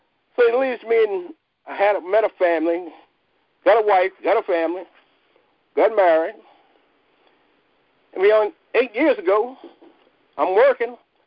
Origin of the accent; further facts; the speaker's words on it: South Carolina, United States; From the country, y'all know we raised those types of things. I'm from South Carolina.